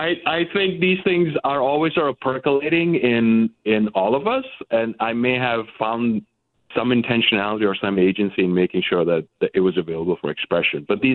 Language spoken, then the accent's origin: English; Pakistan; moved away as an adult; now in United States; I was born and raised in Pakistan, but I had Turkish parents. So I'm a product of two birth cultures at the same time. I'm trilingual, and then I came to the United States when I was a student.